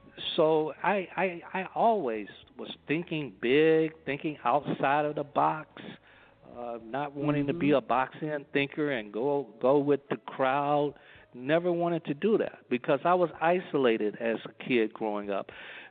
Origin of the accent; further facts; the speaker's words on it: Gaston, the South, United States; we call it the country, in the South where I grew up in Gaston.